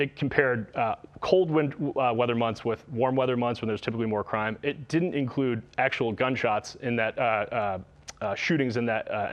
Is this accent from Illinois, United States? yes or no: yes; Chicago, Illinois, United States; I grew up in Rogers Park. I'm a lifelong Chicagoan. I'm the youngest of eight from a huge Chicago family.